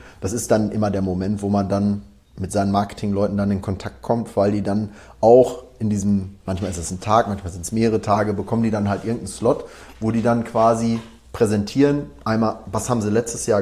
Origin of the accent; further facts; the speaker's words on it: Dortmund, North Rhine-Westphalia, Germany; Wie man das so bei uns im Ruhrgebiet macht.